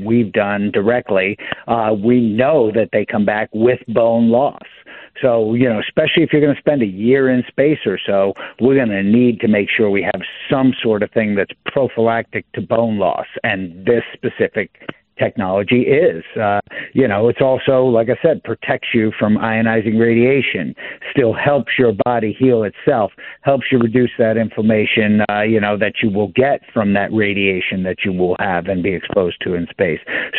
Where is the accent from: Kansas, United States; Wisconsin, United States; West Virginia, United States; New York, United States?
New York, United States; I grew up in New York, and, I didn't know what I wanted to be when I grew up. I knew I didn't want to live there.